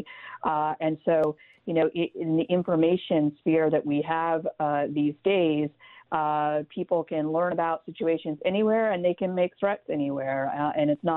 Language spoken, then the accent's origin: English; the South, United States; I hate to say I grew up in the South, where people also tell themselves they're nice.